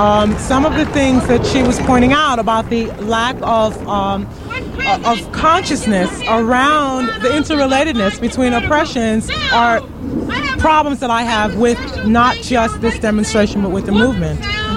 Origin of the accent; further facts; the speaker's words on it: New York, United States; I'm from New York.